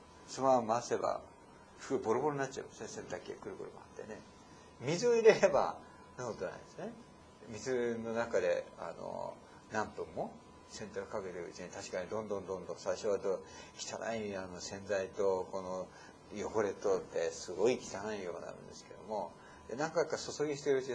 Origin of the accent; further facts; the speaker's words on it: Tokyo, Japan; 東京で生まれましたからね。でも私の子供の時はやっぱりまだ水道ができてなくて、できてまだうちのとこまで引いてこなかったんですよ。でも池袋近い品町ってとこですよ。